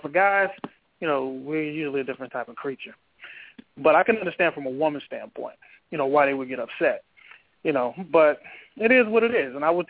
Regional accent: United States; born there; I was born in the States, but I am Jamaican by descent.

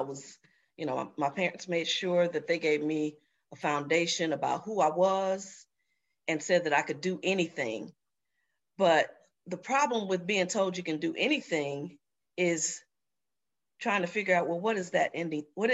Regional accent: Michigan, United States; also born or lived in Birmingham, Alabama; I was living in Birmingham, Alabama at the time. Ooh. But I'm from Michigan.

